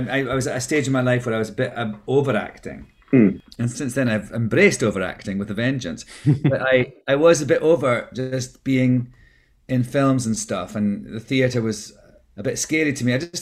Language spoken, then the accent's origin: English; Scotland, United Kingdom; I was like, yeah, I know, I'm Scottish.